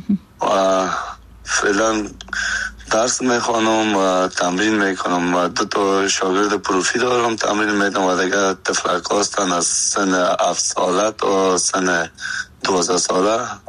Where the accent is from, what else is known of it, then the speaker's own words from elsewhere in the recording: Afghanistan; moved away as an adult; از سن خورترکی از 14 سالگی تا که از افغانستان برم آمدیم 20 ساله بودم